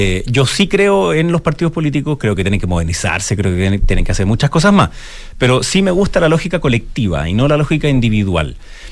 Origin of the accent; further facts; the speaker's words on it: Providencia, Santiago Metropolitan, Chile; born there; now in Lo Barnechea, Chile; Nací en Providencia, efectivamente.